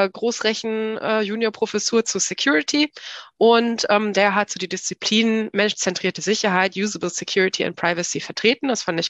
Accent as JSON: {"language": "German", "region": "Lower Saxony", "country": "Germany", "tie": "born or raised there", "said": "Ich bin in der Region Hannover aufgewachsen, bin dann zu meinem Studium in die große Stadt gezogen"}